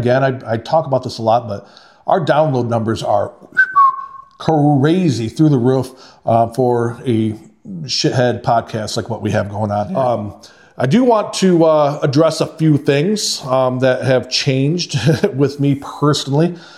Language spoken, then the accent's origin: English; Owosso, Michigan, United States; Sunday we went down to my hometown of Owosso, Michigan. That's right, I'm a Trojan.